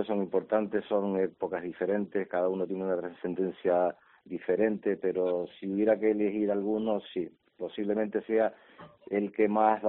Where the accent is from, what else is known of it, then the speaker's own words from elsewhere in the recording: Canary Islands, Spain; yo me quedo con el haber podido participar con el Tenerife, haber llegado al equipo de mi tierra